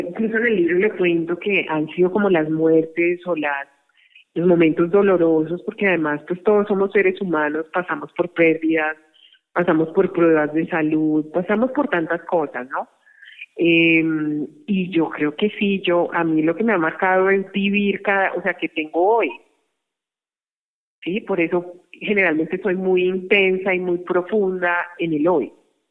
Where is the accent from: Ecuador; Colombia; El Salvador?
Colombia; yo soy colombiano